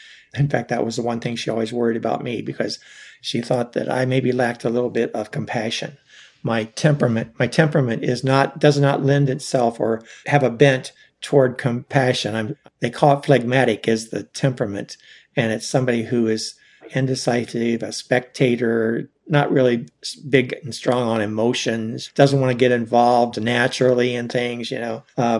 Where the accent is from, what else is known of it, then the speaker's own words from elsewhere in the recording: Akron, Ohio, United States; born there; I was born on April 15th, back in 1948, in Akron, Ohio.